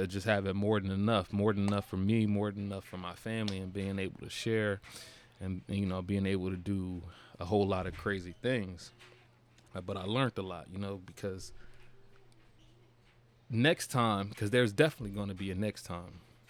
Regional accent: Trenton, New Jersey, United States; I'm from, quite frankly, I'm from a poor family. You know what I mean? I grew up on Eisenhower, Trenton, New Jersey, EA, you know what I mean? The front line.

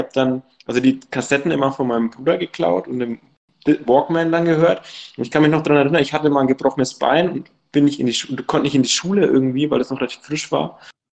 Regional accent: Bamberg, Bavaria, Germany; Ich komme ja auch aus dem Hain. Ich bin ja Bamberger

